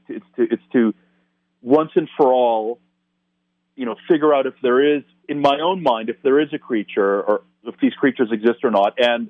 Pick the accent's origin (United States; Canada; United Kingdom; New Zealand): Canada; Toronto, Ontario; a place like Toronto, again, my hometown, where it's not really part of the culture because we're not, you know, we're not located near any kind of wilderness region, right?